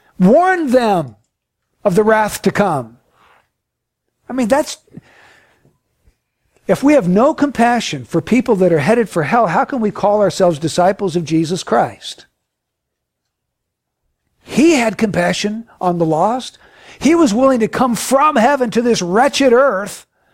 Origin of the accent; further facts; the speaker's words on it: Carmichael, California, United States; also born or lived in Rio Linda; I grew up in Rio Linda, in Carmichael. I grew up in this area.